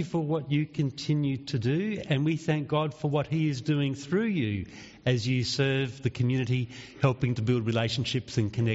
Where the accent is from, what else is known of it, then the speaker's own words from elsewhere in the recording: South Australia, Australia; I remember growing up in the Barossa Valley when … would come through Nirupa and he would put on a concert